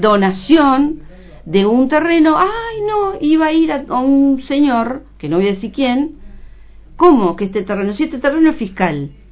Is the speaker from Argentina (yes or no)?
yes; Lobos, Buenos Aires Province, Argentina; born there; Porque soy convencida del Partido de Lobos. Lo amo, nací acá.